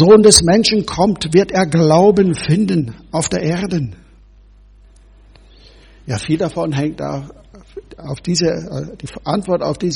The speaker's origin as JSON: {"language": "German", "town": "Bad Tölz", "region": "Bavaria", "country": "Germany", "tie": "born or raised there", "said": "Ich bin in Bayern aufgewachsen. Bad Tölz, südlich daneben."}